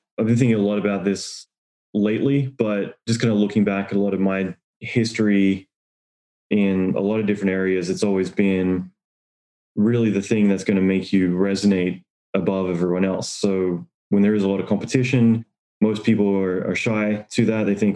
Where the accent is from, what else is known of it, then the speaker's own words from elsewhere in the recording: Australia; moved away as an adult; now in United States; I'm originally from Australia, but moving to the US